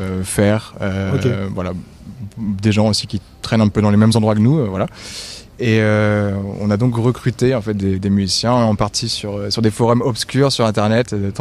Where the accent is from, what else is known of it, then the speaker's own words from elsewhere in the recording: Brittany, France; Moi, j'y ai étudié, je viens de Bretagne, etc.